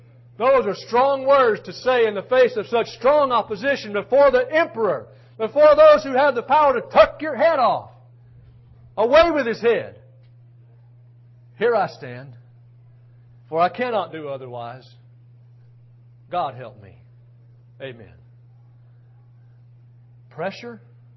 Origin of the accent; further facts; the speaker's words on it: United States; I'm glad I'm an American. I'm glad that I had this opportunity to be born and to be reared in a free country.